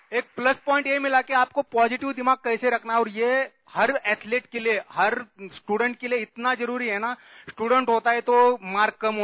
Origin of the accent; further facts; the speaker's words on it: Maharashtra, India; महाराष्ट्र से हूँ और अभी एनडीआरएफ पुणे में सेवा दे रहा हूँ।